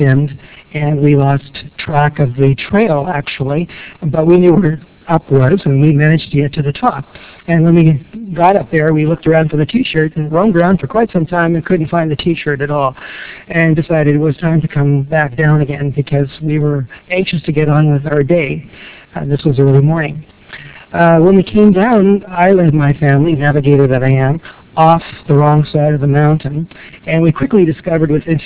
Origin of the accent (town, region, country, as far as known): Winnipeg, Manitoba, Canada